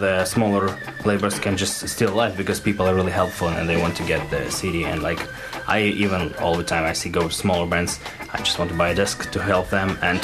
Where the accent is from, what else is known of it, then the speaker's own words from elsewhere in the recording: Russia; born there; English is a second language; I was born in Russia